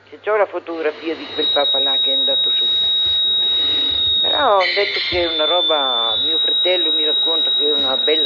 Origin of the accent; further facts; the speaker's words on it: Lombardy, Italy; born there; In Lombardia.